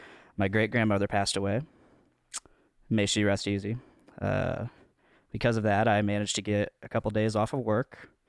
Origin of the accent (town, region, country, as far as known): Delphi, Indiana, United States; born or raised there